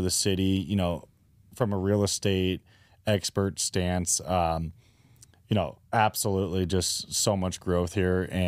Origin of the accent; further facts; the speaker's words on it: Las Vegas, Nevada, United States; being born and raised in Vegas, we never had any teams to root for professionally.